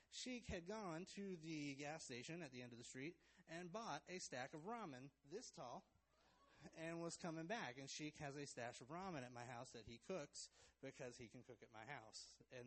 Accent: Arkansas, United States; Because I'm from Arkansas.

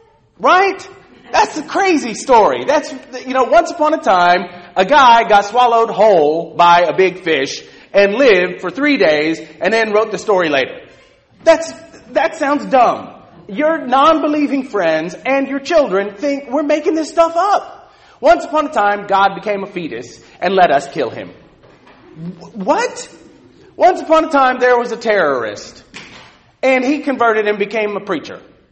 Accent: California, United States; I grew up in Southern California.

